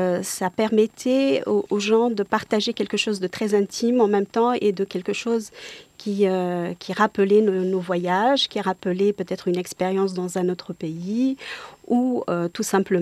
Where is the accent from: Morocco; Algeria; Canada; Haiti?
Morocco; moved away as an adult; now in Montpellier, France; je suis arrivée du Maroc comme étudiante à Montpellier et j'étais dans une cité universitaire